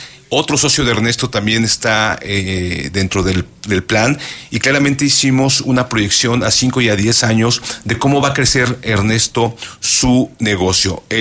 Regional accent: Mexico

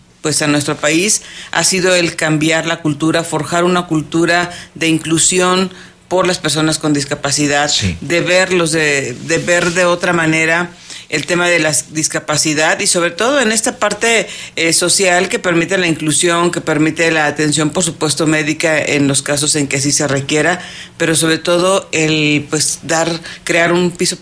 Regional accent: Mexico; Porque pues como mexicanos nos gusta el contacto con la familia

